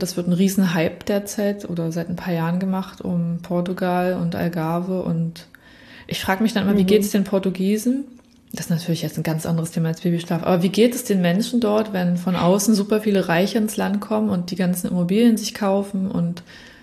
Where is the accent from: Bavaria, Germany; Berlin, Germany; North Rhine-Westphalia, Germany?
Berlin, Germany; Kindheit in Berlin als sehr, als ja, irgendwie war es absolut ruhig damals in Prenzlberg, in Prenzlauer Berg, also wo ich aufgewachsen bin.